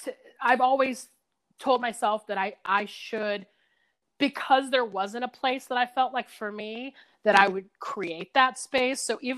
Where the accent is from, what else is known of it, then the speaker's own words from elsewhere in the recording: the South, United States; versus living in maybe the town I grew up in the South